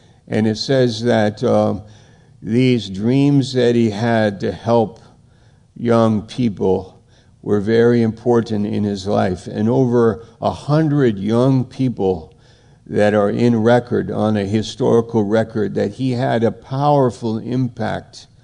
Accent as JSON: {"language": "English", "region": "New York", "country": "United States", "said": "And I'm from New York. And for some strange set of circumstances, I end up in Maine."}